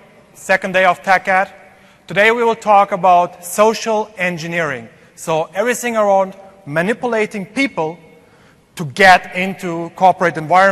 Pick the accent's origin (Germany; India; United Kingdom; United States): Germany; English is a second language; now in Dubai, United Arab Emirates; Based out of Dubai, originally from Germany, and that's probably the reason for my bad English accent.